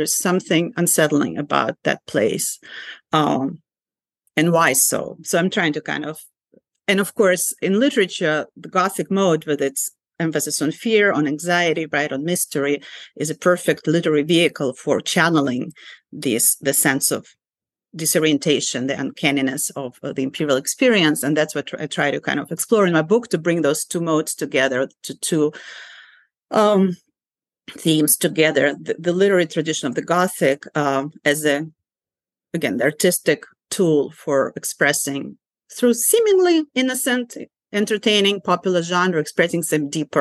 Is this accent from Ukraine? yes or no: yes; Ukraine; moved away; as a Soviet Jew growing up in Soviet Ukraine, and even though I spoke both Russian and Ukrainian with my friends, and kind of we all shared the same secular Soviet culture